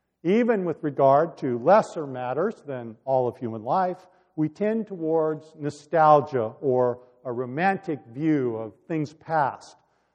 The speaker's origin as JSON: {"language": "English", "town": "Santa Monica", "region": "California", "country": "United States", "tie": "born or raised there", "said": "near where I grew up in Santa Monica, California."}